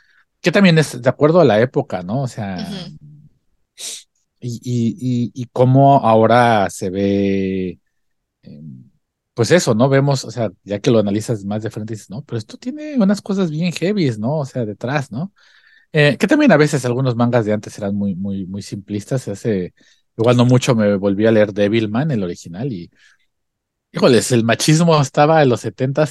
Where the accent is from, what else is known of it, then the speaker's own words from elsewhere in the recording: Mexico; yo creo que en la experiencia como mexicanos, cuando éramos morros, ¿qué pasaba?